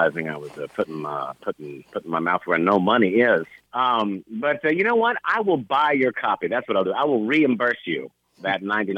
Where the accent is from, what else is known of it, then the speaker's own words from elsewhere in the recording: Sacramento, California, United States; Well, I've been in Sacramento, California since my 10th year, just on the cusp of my 10th year. But I have to remind everyone, it was south. Sacramento.